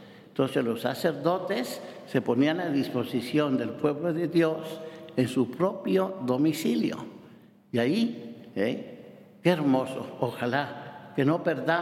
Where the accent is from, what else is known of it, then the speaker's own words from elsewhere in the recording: Zamora, Castile and León, Spain; En mi pueblo, bueno, en Zamora